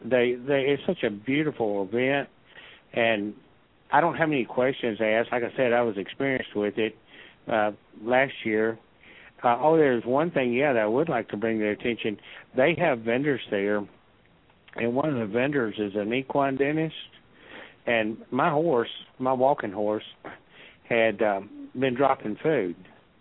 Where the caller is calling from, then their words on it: Nashville, Tennessee, United States; from downtown Nashville, Tennessee.